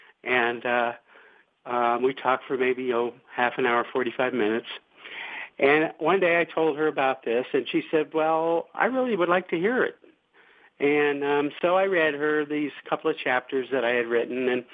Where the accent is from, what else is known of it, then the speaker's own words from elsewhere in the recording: Iowa, United States; now in Las Cruces, United States; I was born in Iowa. I was born and raised there. I lived much of my childhood on a small farm. And I went to Iowa State University